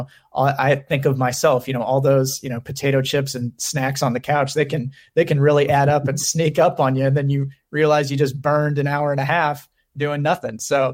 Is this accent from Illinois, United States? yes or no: no; Kansas, United States; I'm originally from Kansas, and Warren Buffett's a Midwestern guy as well.